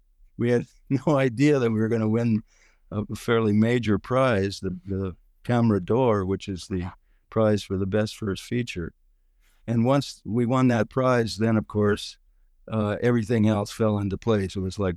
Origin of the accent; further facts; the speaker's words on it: McClusky, North Dakota, United States; a film set in North Dakota where I grew up. I grew up in McCluskey, and here I came back from San Francisco with a crew